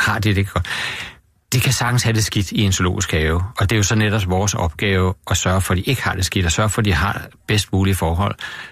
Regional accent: Virum, Capital Region of Denmark, Denmark; Jeg voksede op i Virum, og det er jo ude, hvor der er en masse dejlig natur rundt omkring Furesøen, og der er noget dejlige moseområder nede af skovområdet.

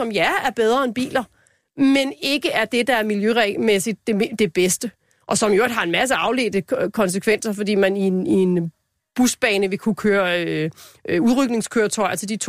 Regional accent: Lyngby, Capital Region of Denmark, Denmark; nu er jeg jo fra Lyngby-Taarbæk Kommune

